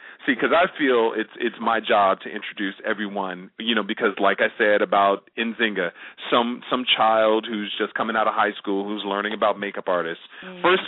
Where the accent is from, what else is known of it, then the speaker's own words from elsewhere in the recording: Chicago, Illinois, United States; And we're all from Chicago.